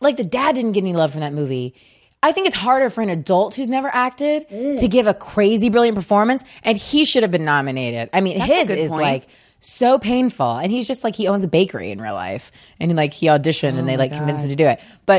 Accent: Modesto, California, United States; I'm from NorCal, Modesto, California

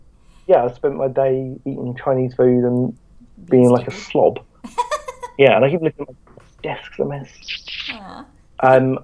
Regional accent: England, United Kingdom; Because we're two idiots from England.

